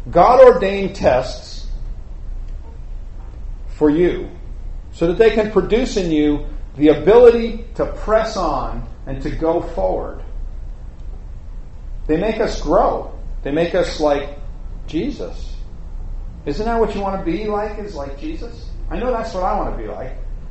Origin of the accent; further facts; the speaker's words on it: New York City, New York, United States; I grew up in New York City.